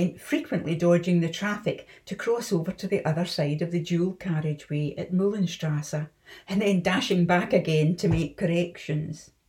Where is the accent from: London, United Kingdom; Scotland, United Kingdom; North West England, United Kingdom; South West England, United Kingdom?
Scotland, United Kingdom; now in Berlin, Germany; I'm a Scottish artist, and I've been living in Berlin since 1985.